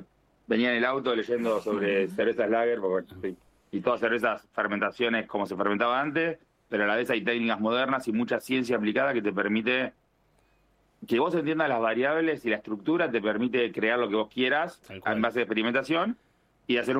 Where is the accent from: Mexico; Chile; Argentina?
Argentina; La Plata, Buenos Aires Province; y no es que lo diga yo porque soy de La Plata